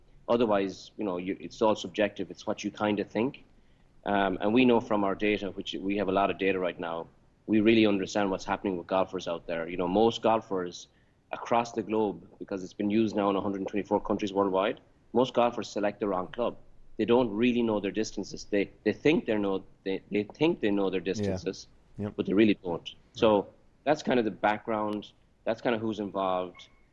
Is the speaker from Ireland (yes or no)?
yes; Galway, Connacht, Ireland; so I'm from Ireland, from Galway on the West Coast.